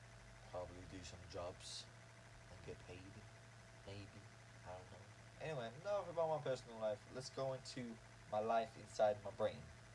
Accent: Ireland; I'm from Ireland, so I have a different way of thinking about it

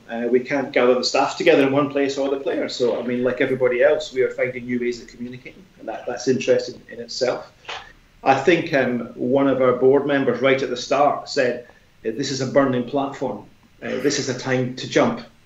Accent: Scotland, United Kingdom; And obviously, I am Scottish. I returned to Scotland after some 30 years

